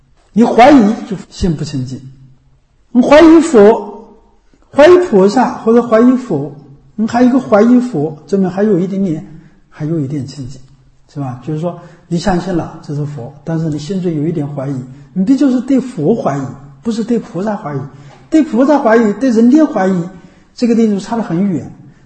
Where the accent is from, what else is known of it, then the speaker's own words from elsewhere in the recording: China; 所以我们中国人呢，一个毛病